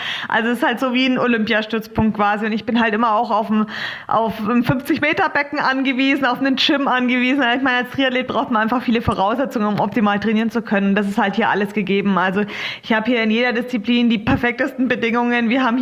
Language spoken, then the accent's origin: German; Bayreuth, Bavaria, Germany; born there; Also ich habe mehrere Bases. Geboren bin ich in Bayreuth, wo ich auch öfter mal bin. Dann natürlich am Olympiastützpunkt in Saarbrücken und hier in Lanzarote im Club La Santa.